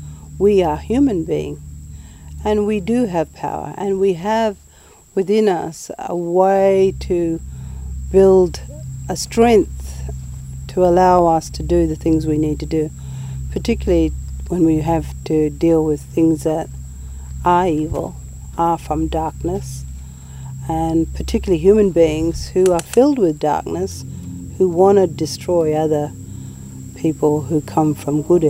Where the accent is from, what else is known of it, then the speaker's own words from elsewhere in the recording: Australia; we're Aboriginal people from Australia and something very unusual is happening, and we're staying at the Hilton Hotel